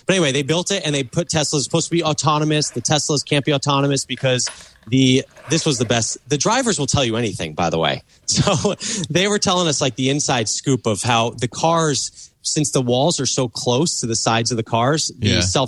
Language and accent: English; New Jersey, United States; It reminded me, I grew up in New Jersey going to the Lincoln Tunnel, you know, to New York City.